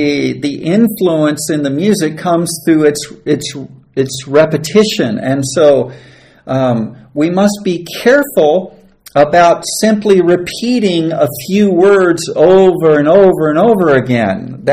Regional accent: United States; now in Uganda; You of course know that I'm an American. I've been in Uganda for quite some time

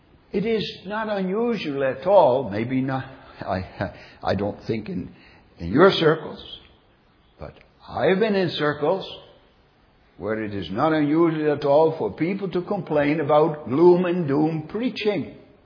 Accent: Netherlands; moved away; when people immigrated, you know, you come here, like I came from the Netherlands, and you're totally cut off from your roots.

